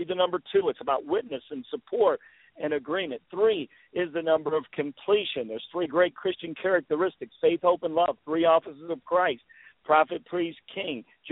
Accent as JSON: {"language": "English", "town": "Indianapolis", "region": "Indiana", "country": "United States", "said": "I'm from Indianapolis. The Colts lost a couple of days ago"}